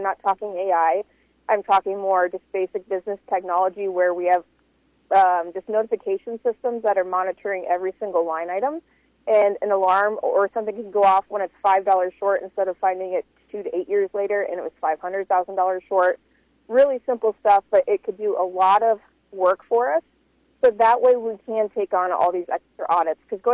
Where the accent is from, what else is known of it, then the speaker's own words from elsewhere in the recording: Iowa, United States; But, yeah, so born and raised in Iowa County.